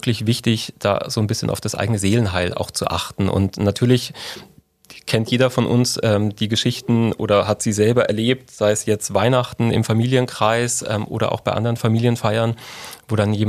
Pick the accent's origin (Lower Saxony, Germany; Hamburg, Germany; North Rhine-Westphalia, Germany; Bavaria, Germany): Bavaria, Germany; Als gebürtiger Allgäuer weiß man die Schätze der Berge sehr gern zu sehen